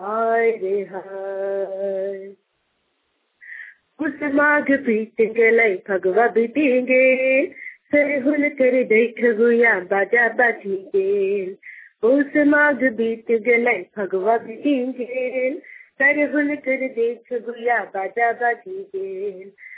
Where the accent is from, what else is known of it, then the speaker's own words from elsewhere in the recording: Ranchi, Jharkhand, India; मैं रांची शहर की रहने वाली हूँ